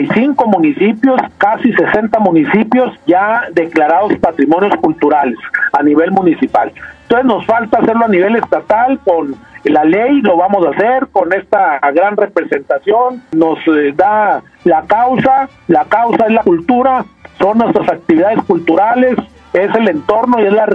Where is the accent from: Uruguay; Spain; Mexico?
Mexico; Chihuahua; que tenemos que mantenernos como mexicanos, como chihuahuenses